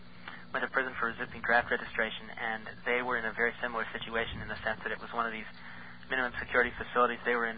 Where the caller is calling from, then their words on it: Berkeley, California, United States; calling from Berkeley.